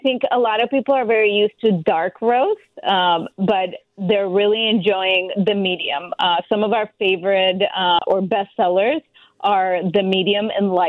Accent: Colombia; some of our favorite baked goods that we grew up eating in Colombia

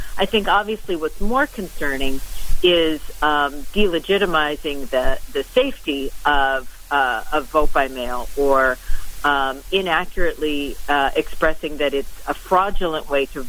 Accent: New Jersey, United States; I'm from New Jersey, from the state of New Jersey

